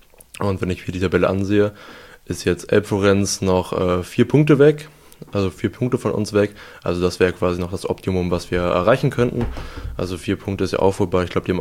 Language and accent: German; Aldekerk, North Rhine-Westphalia, Germany; jonglieren irgendwie, bin ich damit ein bisschen aufgewachsen in Aldekerk